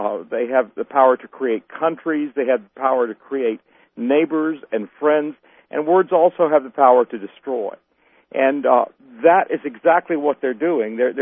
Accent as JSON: {"language": "English", "region": "Southern US", "country": "United States", "tie": "born or raised there", "said": "And, you know, I grew up in the South. I grew up with the same prejudices that everybody else did against homosexuals."}